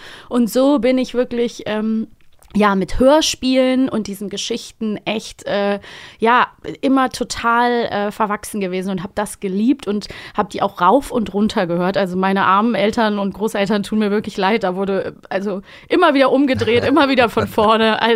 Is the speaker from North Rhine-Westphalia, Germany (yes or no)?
yes; Cologne, North Rhine-Westphalia, Germany; in Köln, wo ich herkomme.